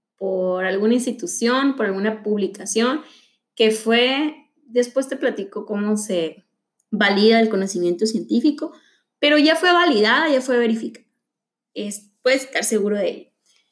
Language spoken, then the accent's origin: Spanish; Hermosillo, Sonora, Mexico; Tengo todavía 29 años, soy de Hermosillo, Sonora. Una tierra muy árida, pero no estéril, en la que se producen bastantes cosas interesantes.